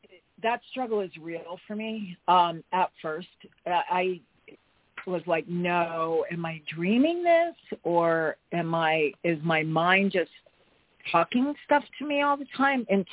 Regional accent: Hawaii, United States; Like, I grew up in Hawaii

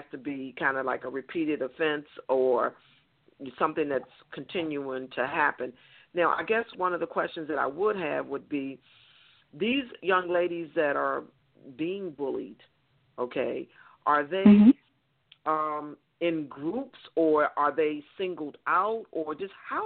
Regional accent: Washington, District of Columbia, United States; I'm from Washington, D.C.

